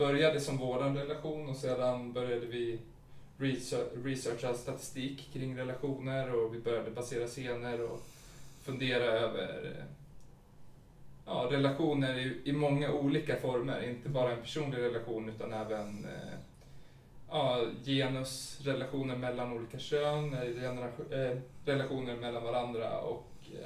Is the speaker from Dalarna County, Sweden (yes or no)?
yes; Leksand, Dalarna County, Sweden; jag är ju från Leksand. Det är lite mindre och Parkteatern åker inte dit.